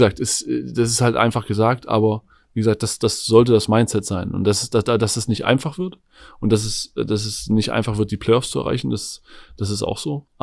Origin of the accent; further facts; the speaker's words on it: Eisenach, Thuringia, Germany; also born or lived in Jena; Wie gesagt, meine Kindheit in Eisenach verbracht und meine Schulzeit in Jena oder die zweite Schulzeit quasi in Jena.